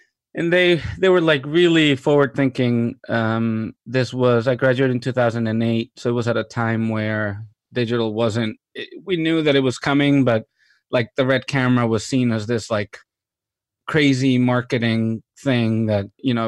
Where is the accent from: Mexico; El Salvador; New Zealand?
Mexico; moved away as an adult; also born or lived in London; now in United States; I'm from Mexico originally. I moved to New York in 2004 to go to film school, and I went to the School of Visual Arts there. I was born and raised in Mexico. I lived in London for a year